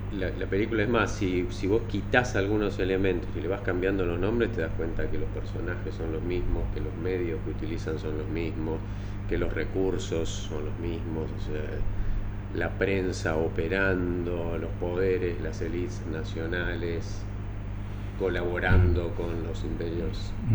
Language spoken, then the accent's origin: Spanish; Puerto Iguazú, Misiones, Argentina; Yo soy de Puerto Iguazú, entonces mi infancia, bueno, esta triple frontera, sí. Esta historia cultural de los tres países estaba muy mezclada